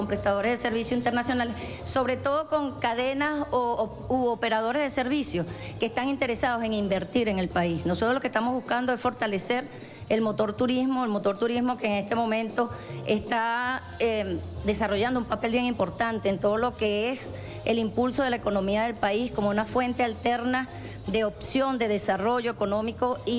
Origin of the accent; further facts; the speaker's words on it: Venezuela; como somos los venezolanos y sobre todo como somos las y los chavistas.